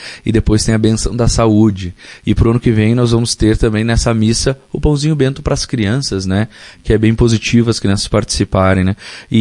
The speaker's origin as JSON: {"language": "Portuguese", "town": "Porto Alegre", "region": "Rio Grande do Sul", "country": "Brazil", "said": "Eu vim em 2022 para cá, né? Eu sou de Porto Alegre, fiz toda a minha caminhada vocacional no seminário de Viamão, de Gravataí também, e depois em 2022 eu vim para cá, daí eu vim morar no Santuário de Ibiaçá"}